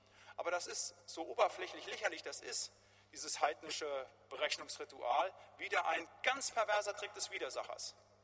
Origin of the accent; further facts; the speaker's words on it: Bad Laasphe, North Rhine-Westphalia, Germany; große Runde damals in Bad Laas, wo ich herkomme